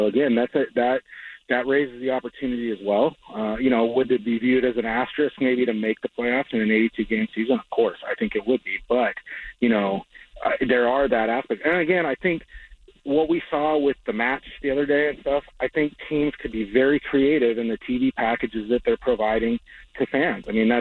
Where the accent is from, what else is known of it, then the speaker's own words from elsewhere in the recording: Montana, United States; My home state of Montana will not have professional baseball.